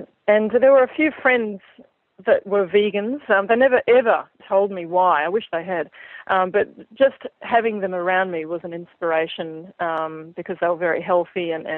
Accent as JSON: {"language": "English", "country": "Australia", "tie": "born or raised there", "said": "I grew up in Australia and just grew up in Canada."}